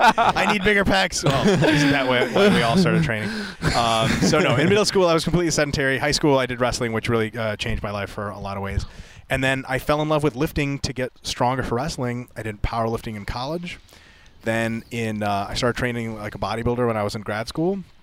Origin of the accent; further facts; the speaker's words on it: United States; So, and then so I grew up in the United States. I still speak Russian, which is kind of cool.